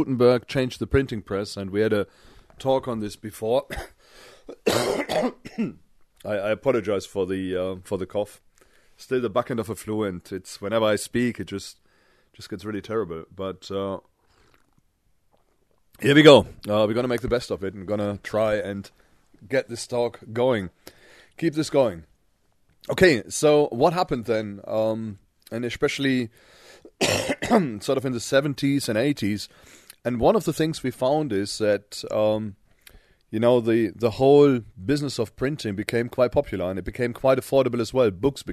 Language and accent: English; Germany; now in England; And then I go to Germany, to my hometown, and the same has happened there as well